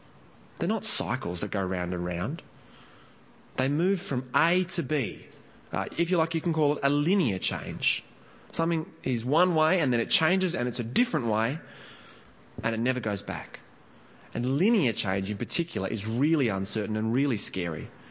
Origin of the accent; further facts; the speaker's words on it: Armidale, New South Wales, Australia; As a young man growing up in Armidale, I was pretty much able to predict what the weather would do each day